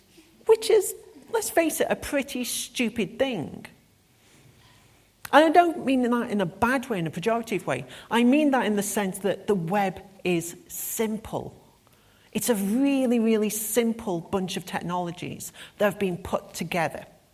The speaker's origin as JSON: {"language": "English", "country": "United Kingdom", "lives_now": "Berlin, Germany", "said": "I am actually British. I'm from here. But I'm also one of those British people who like really likes Europe."}